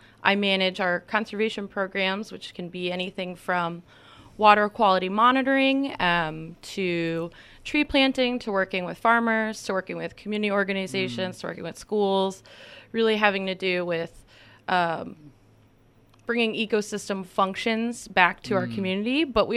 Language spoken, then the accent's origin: English; New York, United States; like I'm from New York State, and just because of our habitat and ecology and weather, it wasn't really an issue there.